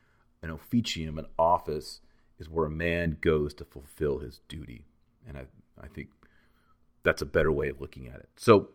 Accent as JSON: {"language": "English", "region": "Texas", "country": "United States", "said": "The people in Montana remind me of Texans, which I think is awesome because I'm a Texan."}